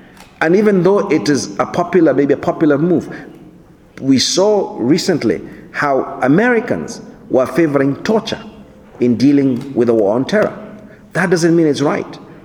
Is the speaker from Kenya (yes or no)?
yes; Kenya; I come from a country where we have learned to live with crime. You know, I come from Kenya where criminality is very common.